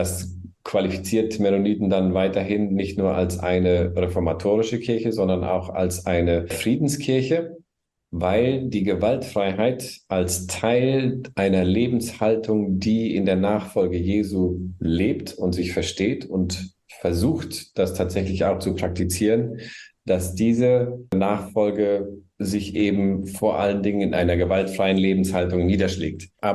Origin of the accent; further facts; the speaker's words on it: Germany; also born or lived in Brazil; Die Großeltern sind aus Europa gekommen und nach Südamerika ausgewandert. Ungefähr als 10-jähriges Kind mit der Familie nach Deutschland gekommen und seither in Deutschland aufgewachsen, jedenfalls hauptsächlich dann in Deutschland lebend.